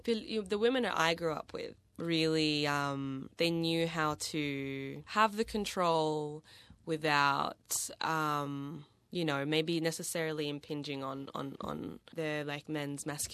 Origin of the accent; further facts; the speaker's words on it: Philippines; Pero I think yung being Filipino, talaga, from when I was young, there was a sense of dapat magtrabaho ka, really instilled in me from a really young age.